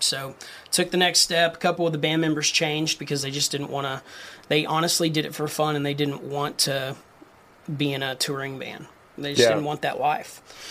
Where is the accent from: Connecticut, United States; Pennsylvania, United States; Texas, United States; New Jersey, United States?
Texas, United States; Lubbock; because for me growing up, even though I grew up in Lubbock, Texas